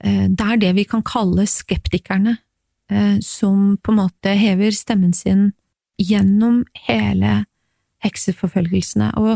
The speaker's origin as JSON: {"language": "Norwegian", "town": "Grimstad", "region": "Agder", "country": "Norway", "said": "jeg kommer fra det som I sin tid het Øst-Agder. Jeg kommer fra Grimstad."}